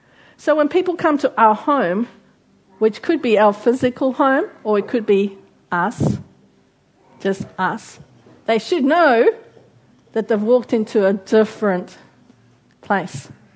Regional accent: Australia; I came to England. I'm an Aussie.

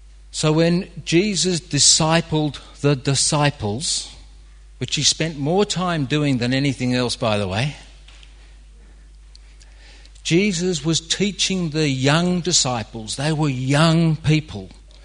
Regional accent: Australia; now in United Kingdom; So I'm this Aussie that's walking up and down

